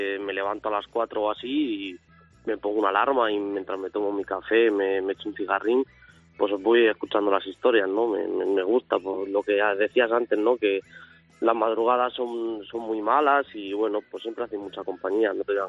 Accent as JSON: {"language": "Spanish", "town": "Sotillo de la Grada", "region": "Castile and León", "country": "Spain", "said": "Yo soy de un pequeño pueblo de Ávila, de Sotillo de la Grada."}